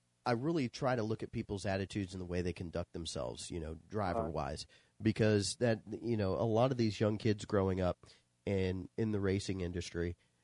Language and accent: English; Ohio, United States; I grew up in Southern Ohio, and we raced in West Virginia